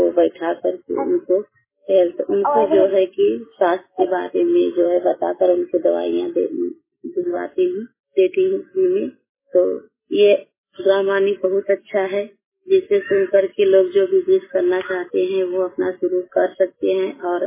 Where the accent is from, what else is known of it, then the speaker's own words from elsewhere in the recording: Tadiya, Uttar Pradesh, India; गांव तड़िया, रसूलपुर, जिला बनारस की रहने वाली हूँ।